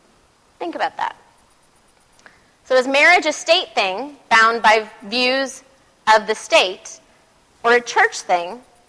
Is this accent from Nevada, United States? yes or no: yes; Las Vegas, Nevada, United States; Come on, I grew up in Vegas.